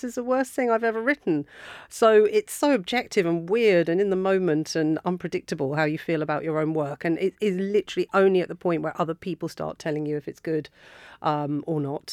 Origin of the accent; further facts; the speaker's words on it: England, United Kingdom; If I walked into a pub in the Essex countryside as an English woman, I would not be taken aback by a male bartender